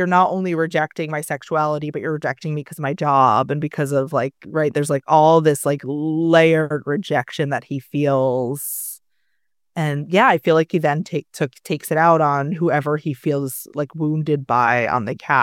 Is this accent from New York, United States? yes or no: yes; New Paltz, New York, United States; I'm from New Paltz, New York, which is like this very, if no one's been there, it's like a very like hippie, dippy, lots of burnouts